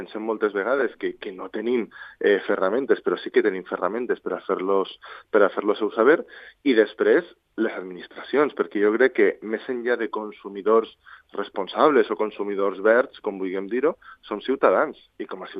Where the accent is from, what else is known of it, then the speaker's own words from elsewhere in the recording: Valencia, Valencian Community, Spain; Jo sóc de València, a València jo bec aigua de l'Aixeta.